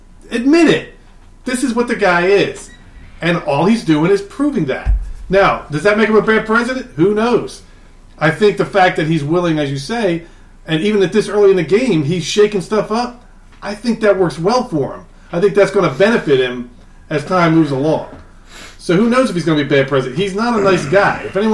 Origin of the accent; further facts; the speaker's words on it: Atlantic City, New Jersey, United States; he's being the Trump I grew up with in Atlantic City.